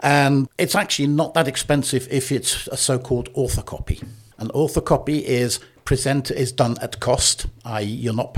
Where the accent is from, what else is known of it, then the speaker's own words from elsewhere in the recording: United Kingdom; I'm British, we use more commas than the Americans.